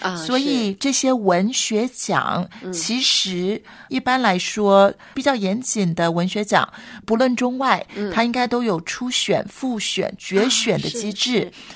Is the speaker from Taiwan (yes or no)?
no; China; 我们中国人